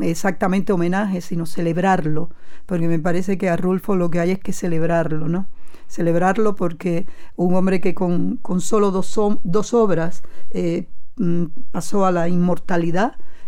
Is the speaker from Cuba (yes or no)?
yes; Havana, Cuba; Lo leí por primera vez en la tierra en la que nací, en Cuba, en la ciudad en la que me formé, en La Habana